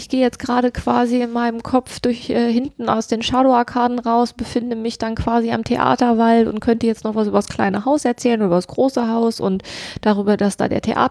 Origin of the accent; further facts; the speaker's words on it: Braunschweig, Lower Saxony, Germany; Ich komme ja aus Braunschweig und die haben halt auch über Braunschweig einen Podcast gemacht.